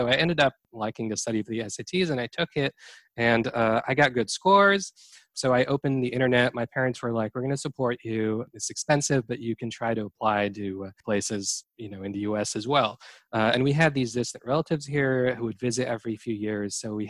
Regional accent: Aleppo, Aleppo Governorate, Syria; That was not very available where I grew up. And I grew up in Aleppo, Syria, before, you know, all the problems started.

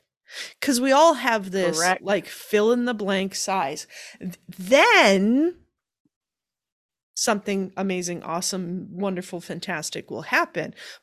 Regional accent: Wisconsin, United States; I grew up in Wisconsin. You know, I grew up with a very Midwestern values kind of heritage, right?

